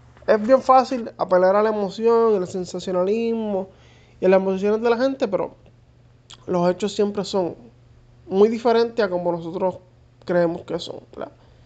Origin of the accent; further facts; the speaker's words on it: Puerto Rico; las diferentes fiestas que hacemos como puertorriqueño y familia en sus casas